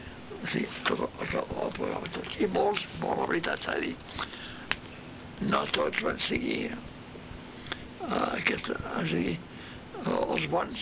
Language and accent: Catalan; Catalonia, Spain; now in Mexico; I aquí, coi, els catalans pues, no són feliços, si ens poden anar de baixa d'una cosa o altra.